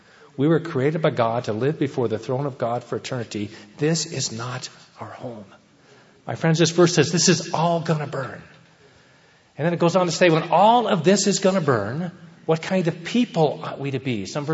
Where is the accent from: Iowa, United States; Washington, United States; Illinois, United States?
Washington, United States; Seattle; I'm from Seattle area, a little partial to that.